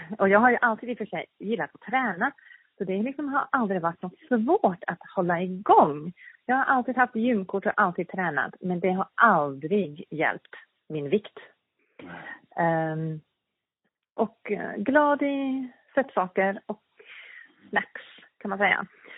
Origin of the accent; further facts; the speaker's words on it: South Africa; moved away as an adult; now in Sweden; Och, född och uppvuxen i Sydafrika. Med en sydafrikansk pappa och en norsk mamma. Och flyttade till Sverige 92 på grund av kärlek. Och är kvar här.